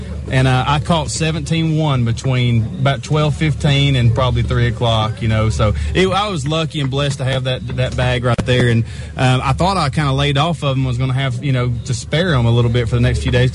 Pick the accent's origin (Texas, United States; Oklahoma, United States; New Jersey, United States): Texas, United States; I'm originating from Texas. I live down at Lake Fork, you know, land of the Giants.